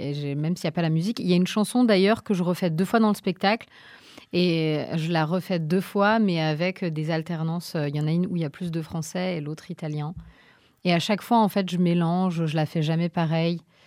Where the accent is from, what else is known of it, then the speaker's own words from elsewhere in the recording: Nice, Provence-Alpes-Côte d'Azur, France; also born or lived in Rouen; je ne suis pas parisienne, je suis provinciale. Et ça aussi, je le dis dans le spectacle, en étant fière d'être provinciale, j'ai grandi à Nice et je suis née à Rouen. Vous voyez le mélange.